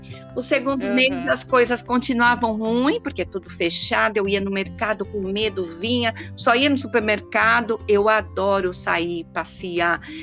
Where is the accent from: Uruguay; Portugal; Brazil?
Brazil; E eu, assim, eu sou brasileira, aquela italiana brasileira, como a maioria, né?